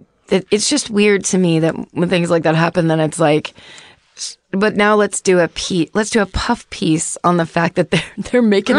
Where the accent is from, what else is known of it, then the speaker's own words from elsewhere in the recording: Saint-Georges-de-Cacouna, Quebec, Canada; My hometown of St. George's, Cacouna only has about 1,000 residents and it's quite quiet.